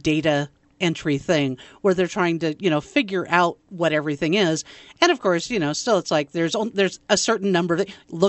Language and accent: English; California, United States; It's kind of like when I grew up in Southern California